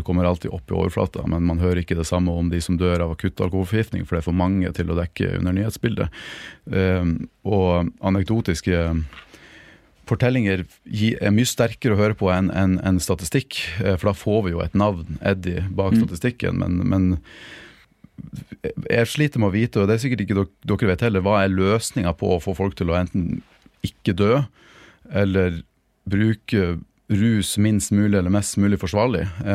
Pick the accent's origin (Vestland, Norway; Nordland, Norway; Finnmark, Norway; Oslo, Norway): Nordland, Norway; Mosjøen; Jeg husker jeg kommer fra Mosjøen, og da tente vi bål midt på fotballbanen.